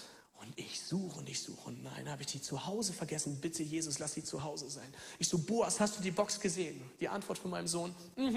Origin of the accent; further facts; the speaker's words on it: Germany; Ich bin Deutscher mit Migrationshintergrund, okay?